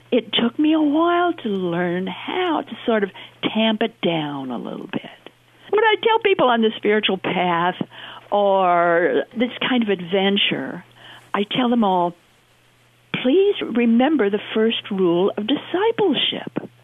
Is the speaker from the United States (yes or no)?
yes; Idaho, United States; I come from Idaho. And in Idaho, we're all plain speakers.